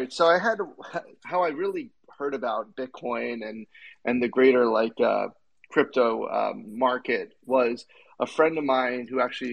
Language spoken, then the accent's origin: English; United States; Well, I'll start because I'm American and a bit more pushy, and Carl's Canadian.